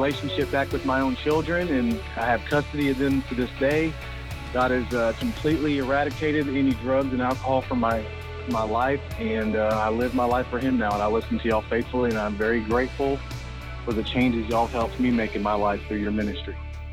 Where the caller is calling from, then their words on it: Jacksonville, Arkansas, United States; I'm calling from Jacksonville, Arkansas.